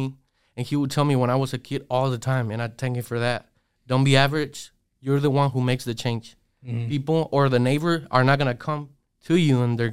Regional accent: Mexico; Well, actually, I would say growing up in Mexico opens your eyes.

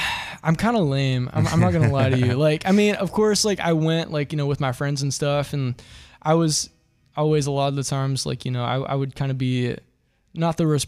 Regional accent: Kentucky, United States; I'm from Southeastern Kentucky. So like those were like the main things I was exposed to growing up.

